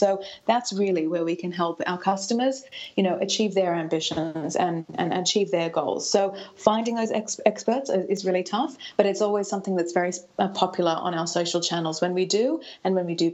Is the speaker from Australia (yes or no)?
yes; Australia; now in Denmark; I'm not Danish by my accent. I'm actually Australian.